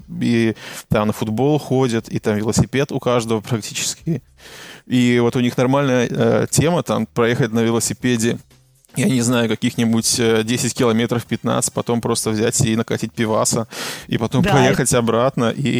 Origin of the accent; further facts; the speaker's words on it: Belarus; now in Prague, Czech Republic; ну, я из маленького города, и когда я уезжал еще из Минска, там не было такого обилия разной вьетнамской, китайской, там, я не знаю, индийской еды